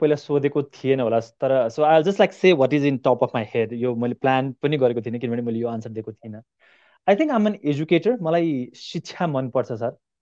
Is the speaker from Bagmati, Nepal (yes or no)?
yes; Kathmandu, Bagmati, Nepal; म नागरिकताको हिसाबले चाहिँ म उदयपुरको हुँ, तर म जन्मिएँ काठमाडौँ, पढेँ काठमाडौँ, हुर्किएँ काठमाडौँ, अलिअलि काम गरेँ काठमाडौँ